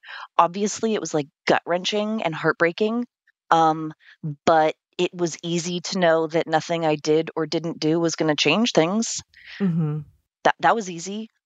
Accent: Ireland; I'm Irish, so I've always had sort of a healthy relationship with death through my family.

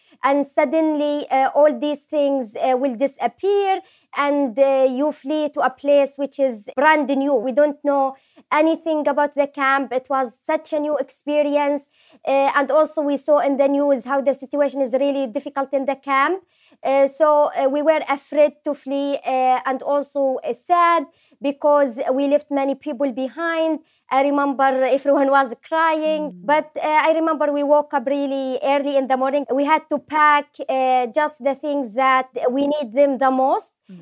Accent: Syria; also born or lived in Jordan; now in United Kingdom; I am from Syria. So I had to flee my homeland in 2013. And I lived in refugee camps for 3 years in Jordan. And I'm currently living and studying in the United Kingdom.

